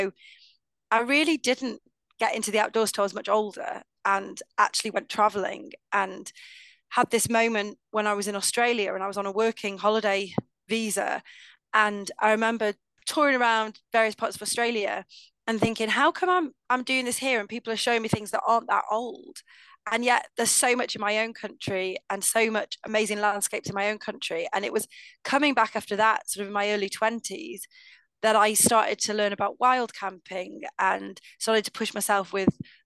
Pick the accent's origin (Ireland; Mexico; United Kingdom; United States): United Kingdom; Wales; also born or lived in Warrington; I was born actually in Warrington, but then moved to North Wales when I was very young. But I lived in an area well known by the tabloid press as the Costa del Dol. So we're talking the coastline along sort of Colwyn Bay, Prestatyn, Rhyl, that sort of area.